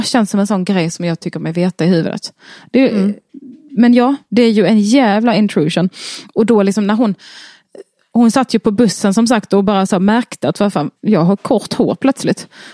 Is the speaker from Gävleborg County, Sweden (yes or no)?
no; Skåne, Sweden; det känns som att jag överger min bakgrund annars. Min skånska